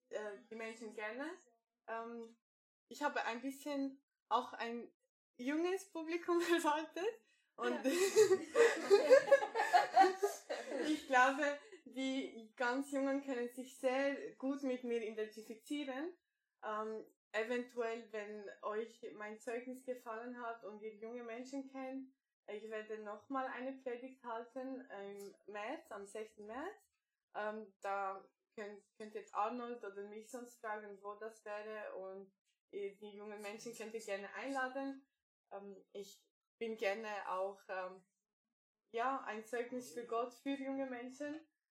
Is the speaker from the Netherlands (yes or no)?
no; Romania; now in Austria; Ich wohne jetzt momentan in Niederösterreich, Aargau. Und herkünftig komme ich aus Rumänien.